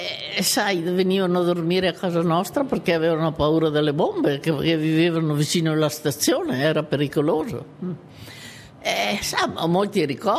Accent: Cittadella, Veneto, Italy; born there; Sono nata a Cittadella, provincia di Padova, il 12 settembre del 1914.

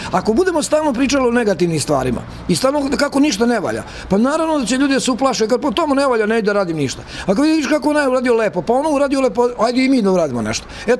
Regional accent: Radenković, Vojvodina, Serbia; Ja sam rođen u Mači, u selu sam rođen. Moje selo je Radenković, koji ima 1100 stanovnika, 300 kuća i tako dalje. Ja sam rođen u selu i znam kako je to.

